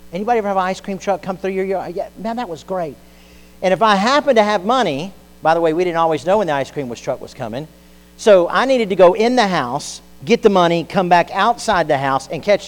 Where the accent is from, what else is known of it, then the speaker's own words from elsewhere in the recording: Florida, United States; I grew up in South Florida. I've known grown men to blow holes in the bottom of boats trying to kill water moccasins that will jump in a boat.